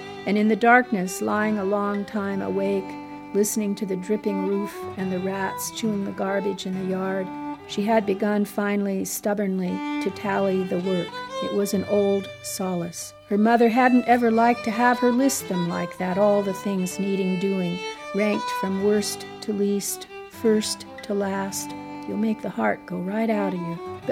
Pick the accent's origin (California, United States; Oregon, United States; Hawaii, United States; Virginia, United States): Oregon, United States; Gresham; I grew up in Gresham, in rural Gresham, when it was still very much countryside, strawberry fields and raspberries and pole beans, which is what I did every summer, picking those crops. Very much countryside back then. It's not anymore.